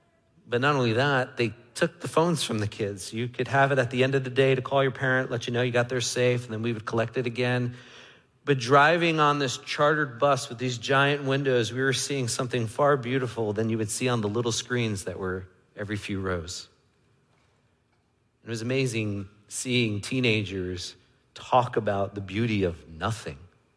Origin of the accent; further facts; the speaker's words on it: New York City, New York, United States; Right, I grew up in New York, and in New York, there's a thing called the New York Minute.